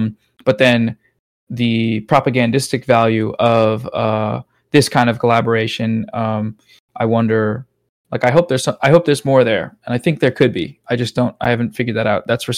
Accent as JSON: {"language": "English", "town": "Seattle", "region": "Washington", "country": "United States", "tie": "born or raised there", "said": "I went to college in Vancouver for a year. I went to SFU. So Burnaby, I guess. But yeah, I grew up in Seattle. So close."}